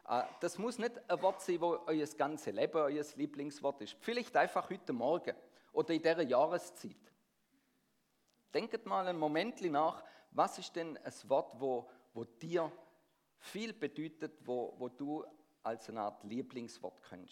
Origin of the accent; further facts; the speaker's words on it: Baden-Württemberg, Germany; accent: Swabian; mit meiner Frau aus der Ostschweiz und ich aus dem Schwäbischen, aus der Gegend von Stuttgart. Unsere zwei Dialekte haben sich schön aufeinander zubewegt und das hat gut funktioniert. Und dann sind wir vor 8 Jahren da nach Biel gezügelt.